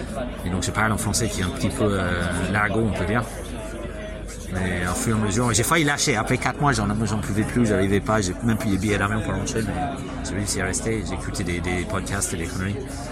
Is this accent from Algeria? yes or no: no; Leinster, Ireland; French is a second language; now in Concarneau, France; je suis irlandais, je viens de County Meath dans le nord-est. Et ça fait 12 ans que j'habite en Bretagne à Concarneau.